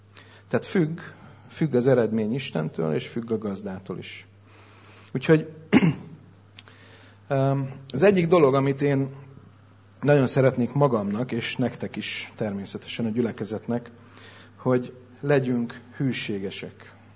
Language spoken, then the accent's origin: Hungarian; Budapest, Hungary; mondjuk én belvárosi gyerek vagyok, soha nem budapesti belvárosi 5. kerületi parlament mellett nőttem fel